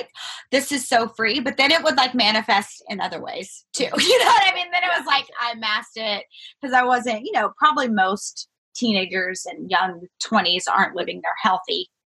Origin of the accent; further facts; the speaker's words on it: New Mexico, United States; now in Waco, United States; Well, I grew up in New Mexico and I moved to Texas, and it was a very big culture shock to me.